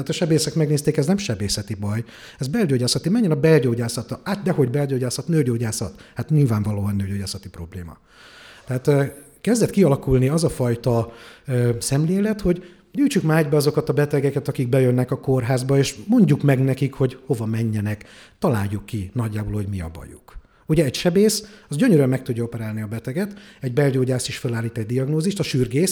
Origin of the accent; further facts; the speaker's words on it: Pécs, Baranya, Hungary; Pécsi gyerek vagyok, itt születtem, egy nagyon szerető családba